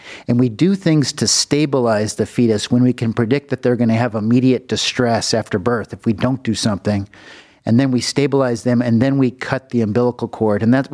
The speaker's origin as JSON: {"language": "English", "town": "Los Angeles", "region": "California", "country": "United States", "tie": "born or raised there", "said": "I'm from California. I was born in the Los Angeles region in the Valley."}